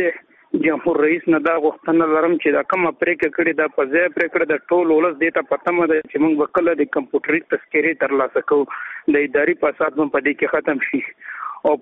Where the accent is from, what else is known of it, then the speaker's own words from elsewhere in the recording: Afghanistan; مونږ ټول افغانان یو. مونږ په افغانستان په نامه باندې خلک پېژني.